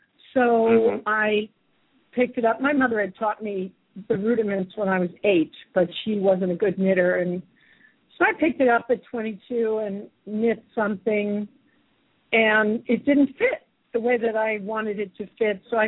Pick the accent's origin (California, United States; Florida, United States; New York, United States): New York, United States; I'm born and raised on Long Island in New York State, and lived there even in the same house my whole upbringing